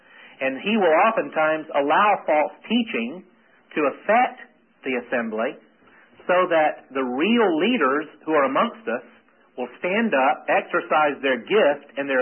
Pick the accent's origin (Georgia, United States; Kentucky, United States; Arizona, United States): Georgia, United States; also born or lived in North Carolina; And, you know, I'm from Georgia originally, now from North Carolina, so I can say this and leave.